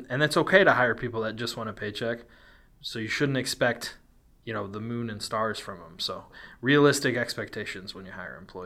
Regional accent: Kansas, United States; I grew up working in Western Kansas, you know, in the oil field.

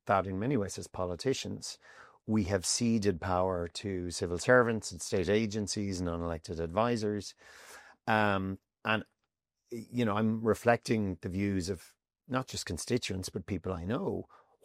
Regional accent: Gorey, Leinster, Ireland; I love my hometown and the surrounding area. And for anyone who wants to come and visit Gorey, it's a great place.

